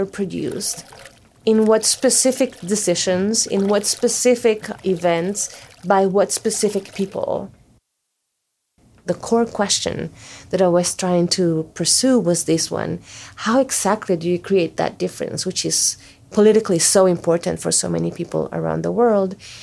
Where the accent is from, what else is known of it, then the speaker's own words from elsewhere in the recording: Costa Rica; moved away as an adult; now in United States; I'm originally from Costa Rica, and I came to the U.S. to do a master's degree in natural resource policy.